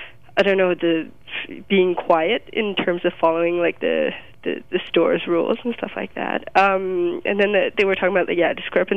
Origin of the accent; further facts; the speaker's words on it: Jonquière, Quebec, Canada; English is a second language; Yeah, my hometown is definitely one of the towns with the highest, not necessarily unemployment, amid chômage. Shoot, what's that term in English?